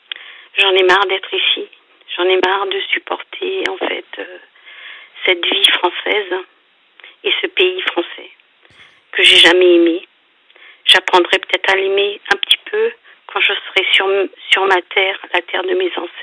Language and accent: French; Lombardy, Italy; now in France; Je suis originaire du Nord, vers Milan.